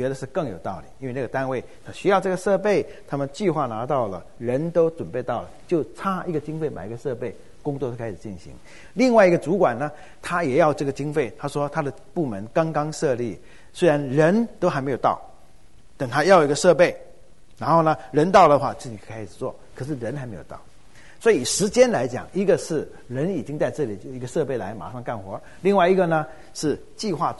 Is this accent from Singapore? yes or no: no; Taiwan; 尤其台湾来的，我们台湾人是从小就读圣贤书的